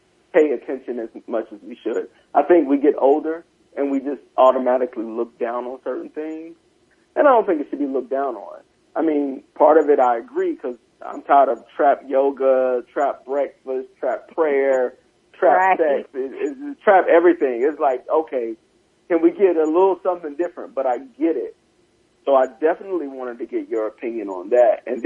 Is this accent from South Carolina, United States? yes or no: yes; South Carolina, United States; I'm from South Carolina, so trap was in South Carolina long before it was anywhere else.